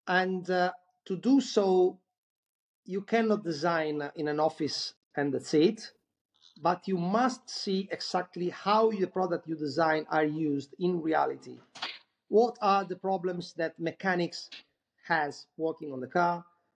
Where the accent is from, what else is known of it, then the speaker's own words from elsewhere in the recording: Catania, Sicily, Italy; English is a second language; I come from Sicily. My studies were done in Sicily, near the volcano Etna in Catania.